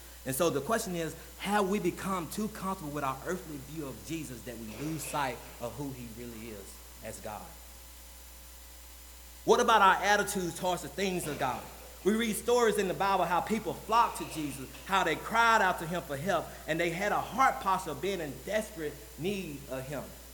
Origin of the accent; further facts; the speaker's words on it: the South, United States; With me growing up in the South, I think my family would say different, but I feel like I grew up in a hellfire brimstone church.